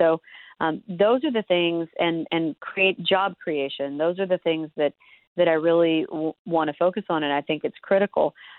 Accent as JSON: {"language": "English", "region": "Oklahoma", "country": "United States", "said": "I'm looking at it through the lens of myself as an Oklahoman, a member of this community, as an American"}